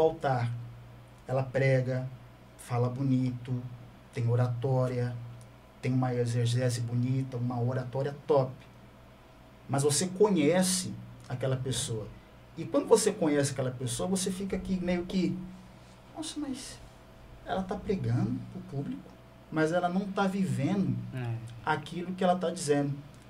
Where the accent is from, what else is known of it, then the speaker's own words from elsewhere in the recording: São Paulo, Brazil; E eu sou nascido e criado de São Paulo, né? Comecei fazendo amigos, amizade em São Paulo. E quando eu tinha aproximadamente 12 anos de idade, né, meus pais decidiram se mudar para a Baixada.